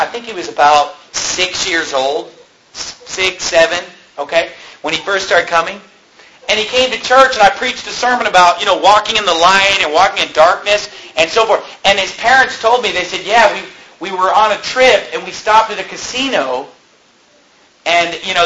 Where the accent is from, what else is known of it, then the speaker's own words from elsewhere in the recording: Sacramento, California, United States; that I grew up with, okay, in Sacramento, California, 90-some percent of the kids and teens that I grew up with in Sacramento, California